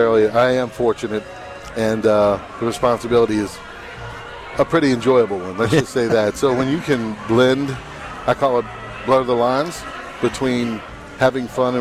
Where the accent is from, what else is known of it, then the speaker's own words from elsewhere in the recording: New Orleans, Louisiana, United States; Listen, I'm from New Orleans, and they have a partnership with the Big 870.